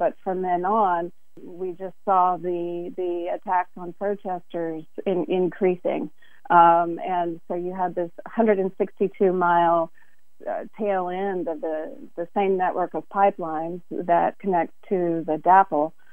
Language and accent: English; Louisiana, United States; I'm originally from Louisiana.